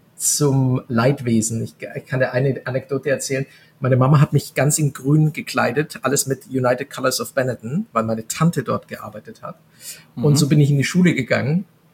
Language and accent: German; Bavaria, Germany; accent: Bavarian; Ja, muss ich da mit Bayerisch reden oder kann ich ja ganz normal Hochdeutsch? Hochdeutsch kann ich eh nicht.